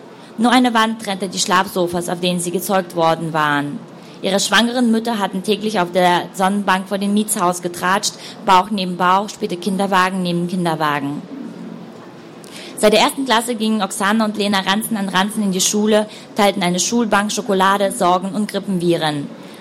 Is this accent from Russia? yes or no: yes; Russia; Also ich bin auch Russin, ich bin in St. Petersburg geboren und bin in einem Vorort von Russland aufgewachsen, also in einem russischen kleinen Städtchen aufgewachsen